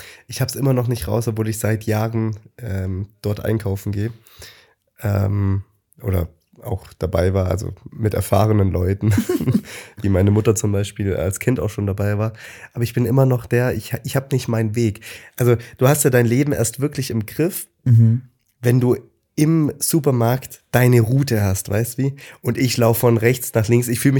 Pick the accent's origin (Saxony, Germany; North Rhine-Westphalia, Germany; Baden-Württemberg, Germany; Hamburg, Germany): Baden-Württemberg, Germany; Karlsruhe; moved away; ich sag immer noch bei uns, aber ich bin kein Karlsruher mehr.